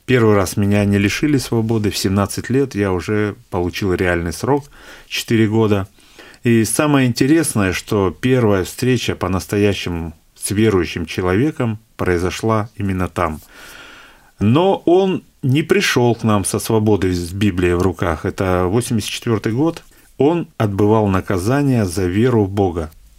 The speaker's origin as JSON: {"language": "Russian", "town": "Kurgan", "region": "Kurgan Oblast", "country": "Russia", "said": "Но еще сам я из Кургана, в Кургане еще я числюсь, вот."}